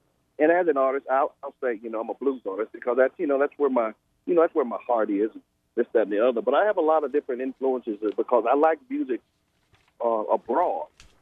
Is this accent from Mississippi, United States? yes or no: yes; Mississippi, United States; And me being, you know, growing up in Mississippi, you know, I'll call it black music was pretty much all we listened to.